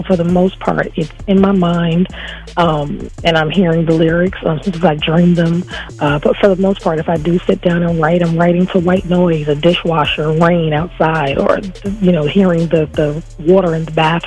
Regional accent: Bronx, New York, United States; I'm originally from New York.

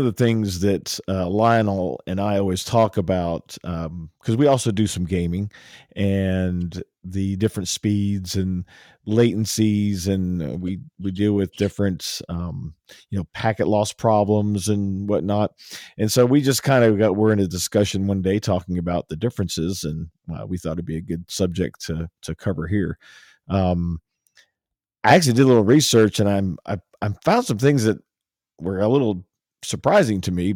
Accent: Toronto, Ontario, Canada; I am from the Toronto region of Canada.

